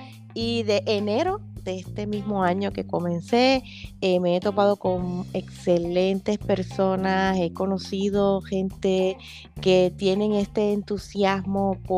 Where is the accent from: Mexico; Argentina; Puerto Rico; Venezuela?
Puerto Rico; porque yo soy de Puerto Rico.